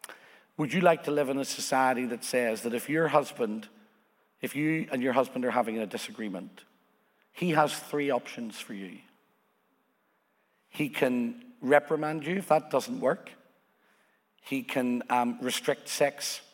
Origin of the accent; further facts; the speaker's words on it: Northern Ireland, United Kingdom; my father and mother were very against church and against religion because I come from Northern Ireland.